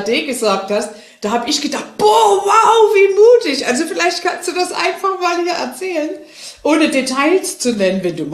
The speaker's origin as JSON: {"language": "German", "region": "eastern Germany", "country": "Germany", "tie": "born or raised there", "said": "ich bin im Osten aufgewachsen und ich war jetzt 5 Jahre im Westen, sage ich mal."}